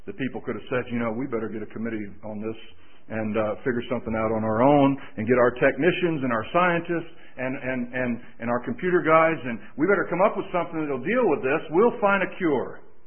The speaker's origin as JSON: {"language": "English", "region": "Florida", "country": "United States", "said": "Now, I'm from Florida, and it's an amazing thing."}